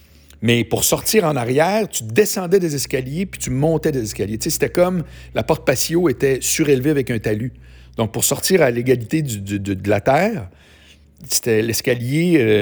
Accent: Quebec City, Quebec, Canada; Parce que les deux, on vient de Québec, mais on travaillait à Montréal.

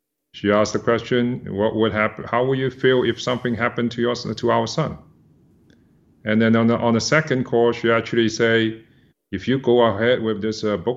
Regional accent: Hong Kong; I grew up in Hong Kong. Hong Kong is very, very important and hold dear to me. I have friends, relatives from Hong Kong.

